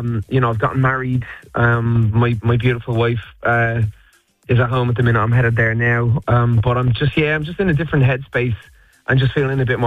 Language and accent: English; Ireland; that's the best part about being Irish, is it never goes to your head.